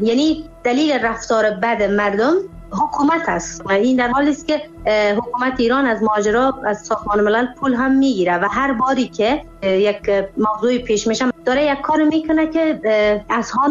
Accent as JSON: {"language": "Persian", "country": "Afghanistan", "said": "با سر بلند میگفتم من افغانی هستم"}